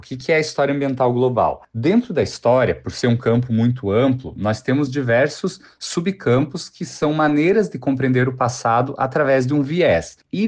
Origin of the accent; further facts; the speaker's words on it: Anita Garibaldi, Santa Catarina, Brazil; Eu sou natural de Anita Garibaldi, que fica no Planalto Catarinense, e desde novo, por origens familiares, descendente de italianos